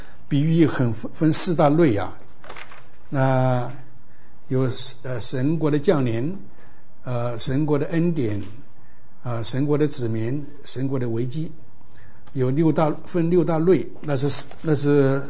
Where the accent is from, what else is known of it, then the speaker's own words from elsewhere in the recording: Guizhou, China; 他的妈妈讲云南话，我是贵州人，所以我跟他讲得通。